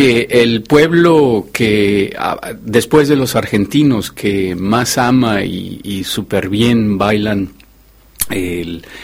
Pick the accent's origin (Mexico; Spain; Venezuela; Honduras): Mexico; Mexico City; soy originario de la Ciudad de México y nunca estuve más de 10 años, por decirte algo, en una ciudad.